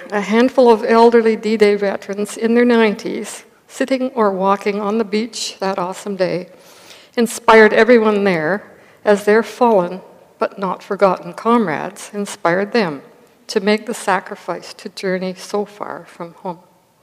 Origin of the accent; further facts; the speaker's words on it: Canada; we watched people come out of their houses to greet us and to welcome us because we are Canadian.